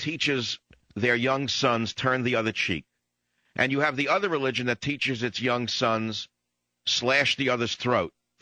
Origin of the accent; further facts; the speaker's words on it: United States; And I, of course, as an American conservative, also understand the danger we are in with fools running the show.